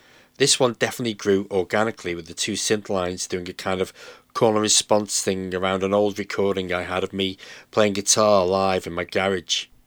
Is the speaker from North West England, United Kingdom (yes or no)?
yes; Liverpool, North West England, United Kingdom; I wanted the second album to be a homage to growing up in Liverpool in the 1970s